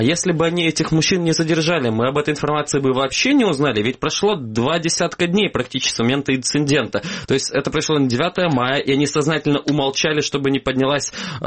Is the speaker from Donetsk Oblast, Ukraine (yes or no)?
no; Kerch, Crimea, Ukraine; она связана с моим родным городом. Это Керчь.